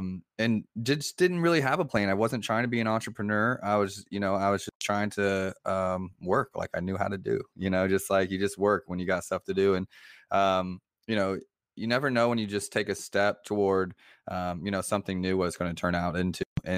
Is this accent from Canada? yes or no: yes; Montreal, Quebec, Canada; born there; I was born in Montreal, so I'm a dually. I got my citizenship when I turned 18, so I haven't been everywhere in Canada, but I'm from up north.